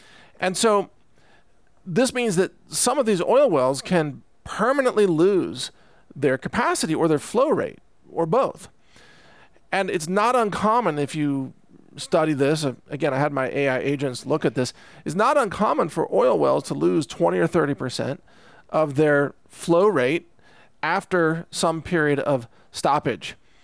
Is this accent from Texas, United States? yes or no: yes; Texas, United States; I certainly didn't, even though I'm a Texan.